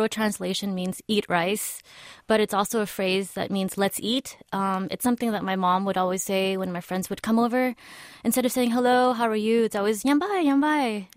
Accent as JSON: {"language": "English", "town": "Stockton", "region": "California", "country": "United States", "tie": "born or raised there", "said": "even though I grew up in America, in Stockton, we still were very Cambodian."}